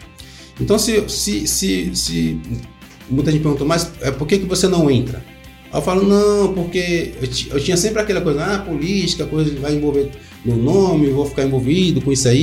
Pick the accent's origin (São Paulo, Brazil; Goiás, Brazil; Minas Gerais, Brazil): Goiás, Brazil; Valparaíso; born there; eu nasci em Valparaíso, cara. Eu vi isso aqui ser emancipado. Eu conheço cada lugar desse Valparaíso todinho que você imaginar. Eu conheço onde que era bica, onde que era chácara, onde que era tudo. Eu cheguei aqui em 82, meu amigo.